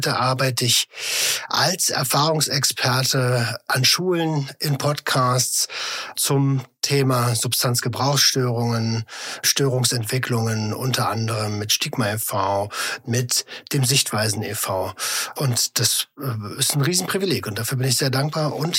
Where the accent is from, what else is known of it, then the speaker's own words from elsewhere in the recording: East Germany, Germany; also born or lived in West Berlin; ich komme aus Ostdeutschland.